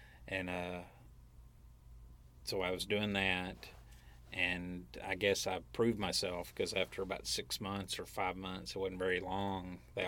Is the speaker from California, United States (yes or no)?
no; Hope, Arkansas, United States; my hometown because I'm from Hope.